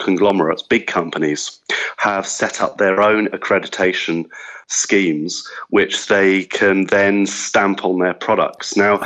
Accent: United Kingdom; moved away as an adult; now in Australia; in my home country, the UK, people are very price sensitive. I think one of the things I've noticed living in Australia for 10 years

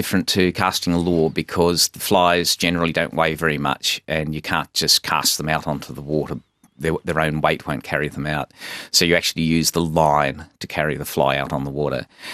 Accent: Orford, Tasmania, Australia; I grew up in Orford, actually, so just on the mainland opposite Maria Island, and my father was a cray fisherman

